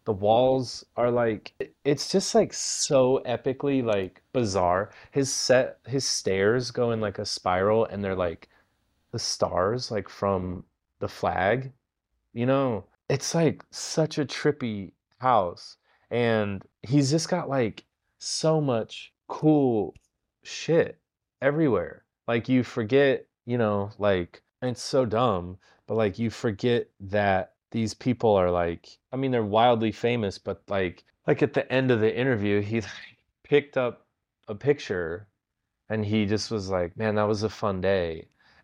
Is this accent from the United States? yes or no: yes; Iowa, United States; Like, I grew up in Iowa.